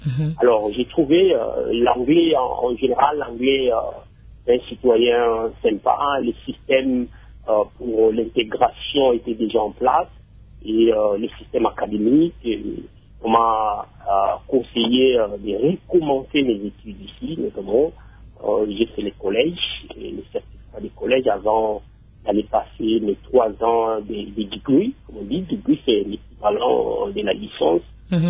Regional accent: Kinshasa, DR Congo; moved away as an adult; now in London, United Kingdom; En fait, j'ai quitté le Congo, Kinshasa, en début 2001.

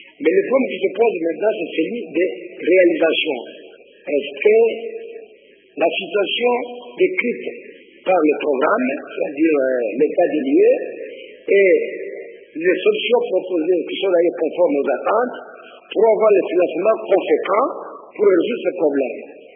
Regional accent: Kasaï, DR Congo; Quand vous arrivez ici chez nous au Kassaï, la préoccupation numéro un, c'est l'électricité.

